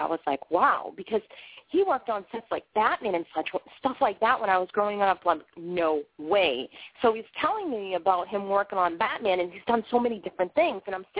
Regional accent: Boston, Massachusetts, United States; accent: Bostonian; I have this weird accent. I'm from Boston, and I have a Bostonian accent.

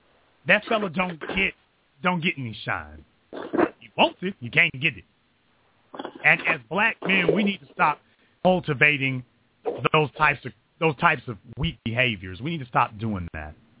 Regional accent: the South, United States; I was raised in the South, a little Southern Baptist preacher coming out in me.

